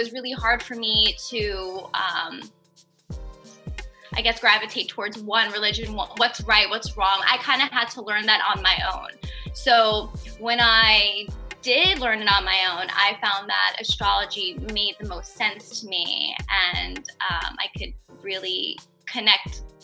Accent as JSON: {"language": "English", "town": "Queens", "region": "New York", "country": "United States", "tie": "born or raised there", "said": "I grew up in Queens, so I've had Jewish friends, I've had Muslim friends, I've had Christian friends."}